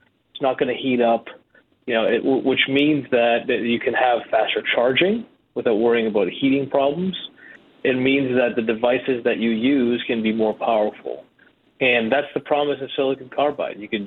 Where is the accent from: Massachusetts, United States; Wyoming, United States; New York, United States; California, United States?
Massachusetts, United States; Boston; I grew up on it. I grew up in Boston.